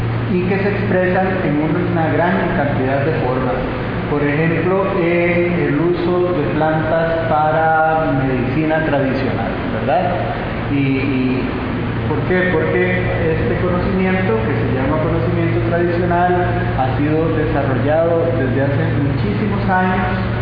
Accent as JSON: {"language": "Spanish", "country": "Costa Rica", "said": "en mi país, en Costa Rica, comemos mucho frijol, ¿verdad?"}